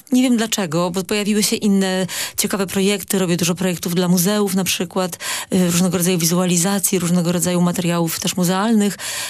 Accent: Częstochowa, Silesian Voivodeship, Poland; Pochodzę z Częstochowy

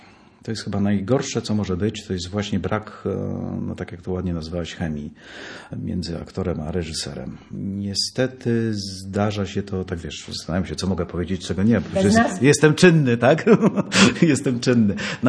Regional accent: Gdańsk, Pomeranian Voivodeship, Poland; Danka była z Katowic, ja z Gdańska, a spotkaliśmy się w Warszawie.

